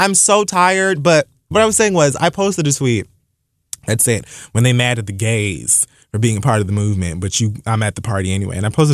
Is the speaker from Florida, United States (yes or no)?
yes; Dade County, Florida, United States; And I like to shake my ass because I'm from Dade fucking County.